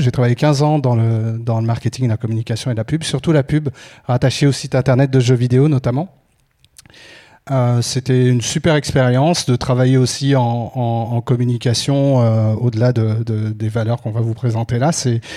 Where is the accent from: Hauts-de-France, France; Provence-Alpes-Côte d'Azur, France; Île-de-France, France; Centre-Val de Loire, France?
Île-de-France, France; Créteil; je viens de Créteil. Je ne sais pas pourquoi j'aime bien dire ça. Je vais me présenter là, la tour où j'ai vécu lors de mes jeunes années.